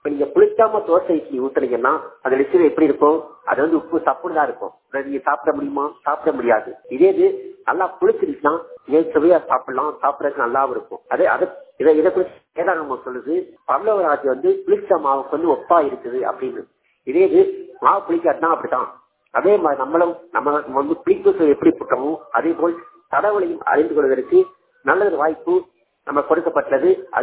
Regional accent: Ilanthirai, Tamil Nadu, India; என் சொந்த ஊர்ந்து விருதுநகர் மாவட்டம் இளந்திரை கிராமம்.

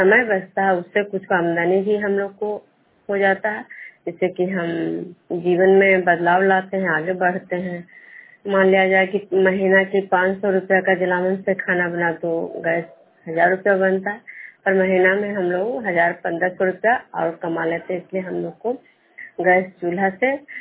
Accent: Vishnupur, Bihar, India; मैं विष्णुपुर ग्राम खुजरा पंचायत नालंदा जिला नगरोसा प्रखंड के निवासी हूँ।

